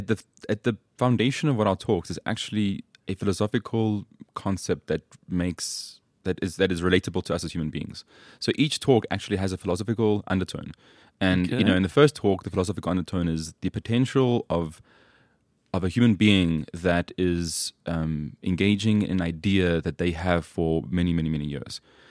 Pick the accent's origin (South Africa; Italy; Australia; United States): South Africa; born there; I was born in South Africa, but I come from an Italian family. So my mom and my dad are both Italian.